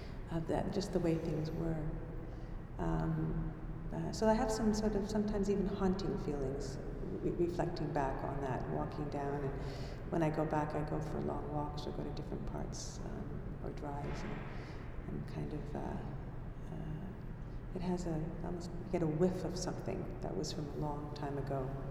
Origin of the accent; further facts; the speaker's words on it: Glace Bay, Nova Scotia, Canada; physical sensations of growing up in Glace Bay in the early days